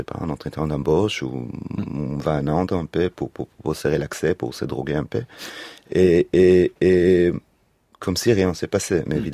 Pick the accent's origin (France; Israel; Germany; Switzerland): Israel; pense que j'étais ultra-nationaliste français à l'époque. Jusqu'à l'âge de 10 ans plus ou moins. Mais chez nous en Israël, en plus, il y a une fête nationale où on se déguise.